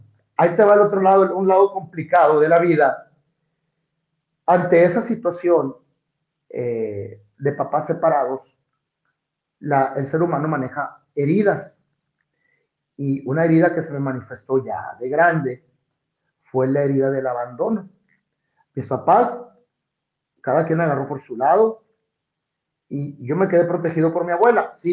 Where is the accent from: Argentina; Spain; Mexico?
Mexico; Hermosillo, Sonora; yo soy acá de Hermosillo, Sonora. Yo soy hijo de papás separados, de padres solteros, y yo me crié con mi abuela y mi abuelo.